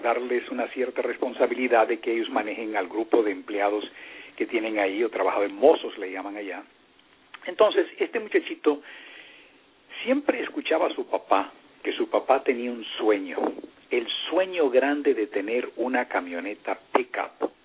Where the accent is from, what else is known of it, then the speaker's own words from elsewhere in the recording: United States; Spanish is a second language; esa enorme publicidad que nosotros como norteamericanos mandamos al resto del mundo a través de las películas.